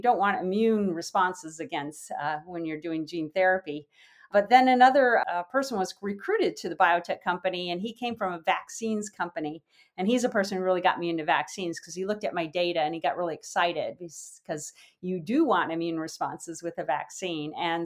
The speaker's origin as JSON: {"language": "English", "region": "Michigan", "country": "United States", "tie": "born or raised there", "said": "I graduated from Hope College in Holland, Michigan. I grew up in Michigan and got my bachelor's degree in biology there."}